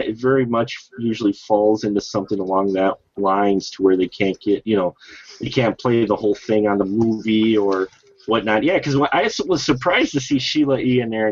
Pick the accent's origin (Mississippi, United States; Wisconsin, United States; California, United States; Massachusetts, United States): Wisconsin, United States; But we're from Wisconsin.